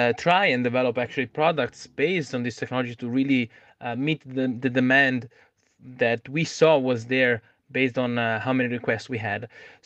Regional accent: Piedmont, Italy; English is a second language; I'm from Italy. I was born in 1990 in a little town close to Turin.

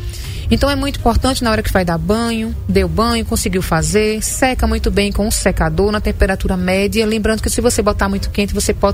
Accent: Pão de Açúcar, Alagoas, Brazil; E sou ribeirinha, sou do Pão de Açúcar, né?

